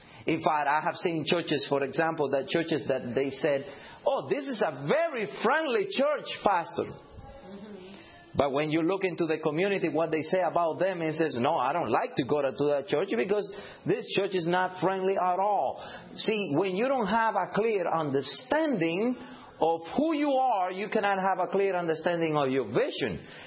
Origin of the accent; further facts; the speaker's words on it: Cuba; In fact, I'm from Cuba.